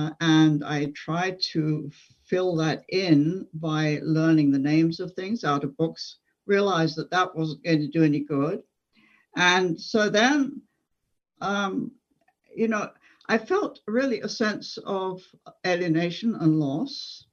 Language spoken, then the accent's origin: English; England, United Kingdom; now in United States; as a child in growing up in England, I was on my grandparents' farm.